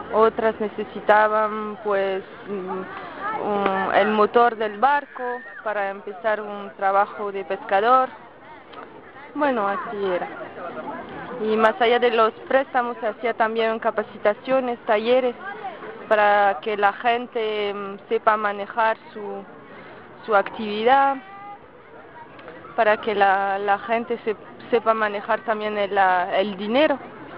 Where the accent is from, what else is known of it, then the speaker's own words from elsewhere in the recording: France; Spanish is a second language; soy de Francia y estoy en América del Sur para 6 meses. Llegué en Brasil hace un mes y después pasé un mes en Argentina y voy viajando hacia Colombia